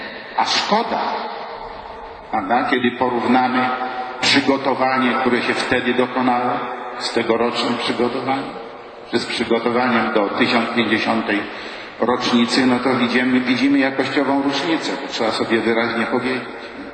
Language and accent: Polish; Masovian Voivodeship, Poland; born there; Ja się czuję Polakiem, ja się urodziłem na Mazowie.